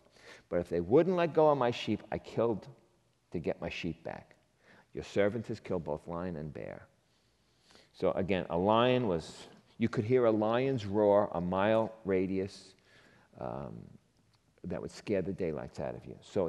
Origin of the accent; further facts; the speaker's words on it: Queens, New York, United States; Now again, I'm from Queens originally, and I'm like, what does that entail?